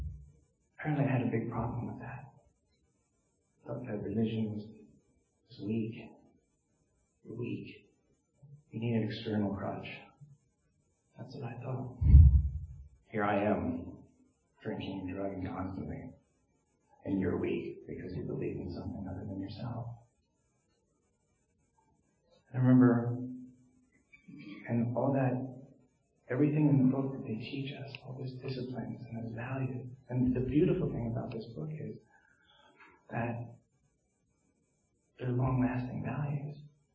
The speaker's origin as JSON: {"language": "English", "town": "Mansfield", "region": "Pennsylvania", "country": "United States", "tie": "born or raised there", "said": "I grew up in Mansfield, Pennsylvania. About a block away from Mansfield Catholic High School. My grandparents built a house there."}